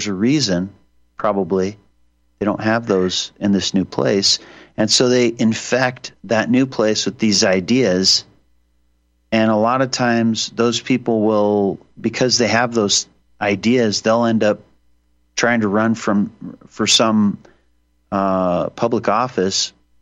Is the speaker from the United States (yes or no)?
yes; Libby, Montana, United States; born there; And I was born in Libby, Montana.